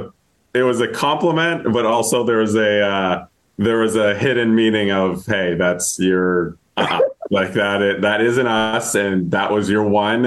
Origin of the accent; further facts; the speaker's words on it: Toronto, Ontario, Canada; I'm from Toronto.